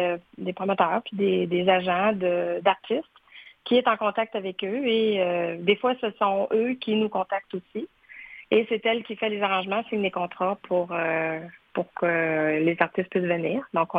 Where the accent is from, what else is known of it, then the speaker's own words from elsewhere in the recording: Quebec City, Quebec, Canada; also born or lived in Montreal; Je suis native de Québec. En fait, j'ai vécu 35 ans à Montréal.